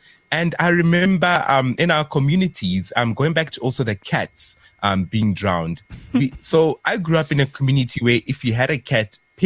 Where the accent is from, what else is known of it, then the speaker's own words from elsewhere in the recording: Qwaqwa, Free State, South Africa; And it takes me back to growing up in Qwaqwa.